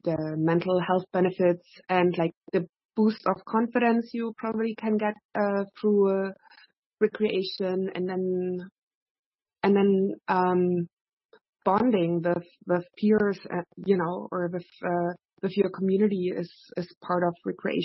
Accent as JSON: {"language": "English", "town": "Watson Lake", "region": "Yukon", "country": "Canada", "said": "from Watson Lake"}